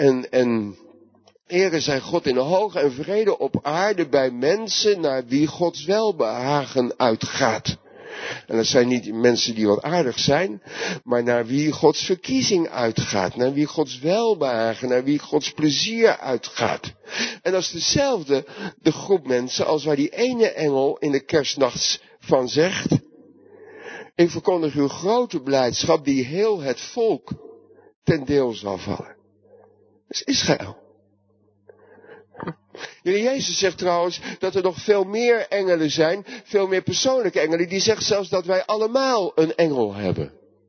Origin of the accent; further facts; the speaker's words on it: Delft, South Holland, Netherlands; En dan kom ik uit Delft, dus ik zeg het wel eens een beetje onbeholpen